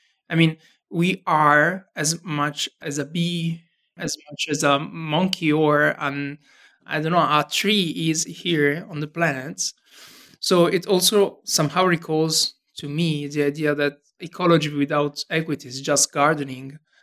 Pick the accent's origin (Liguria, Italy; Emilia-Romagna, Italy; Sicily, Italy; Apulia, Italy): Liguria, Italy; Genoa; English is a second language; And I'm from Genova, Italy, the northern west part of Italy.